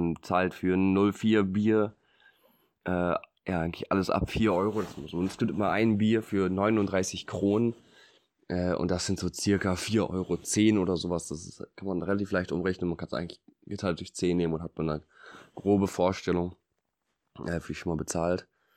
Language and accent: German; Northern Germany, Germany; aber als Norddeutscher gefällt mir das eigentlich halt auch ganz gut